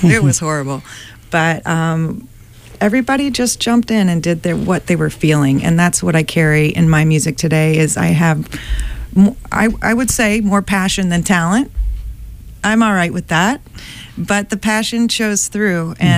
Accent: Clinton, Massachusetts, United States; Well, I'm born and raised in Clinton, Mass. So let's give a shout out for.

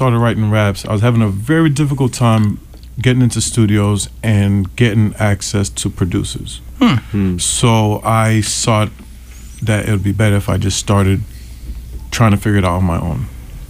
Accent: Boston, Massachusetts, United States; I grew up in the South End area of Boston.

